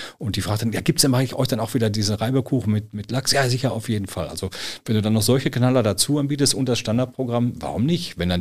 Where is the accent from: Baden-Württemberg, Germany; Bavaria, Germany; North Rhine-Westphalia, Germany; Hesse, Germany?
North Rhine-Westphalia, Germany; Sinsen; also ich bin selber in Sinsen geboren und aufgewachsen, solange ich denken kann, war da immer Gastronomie drin.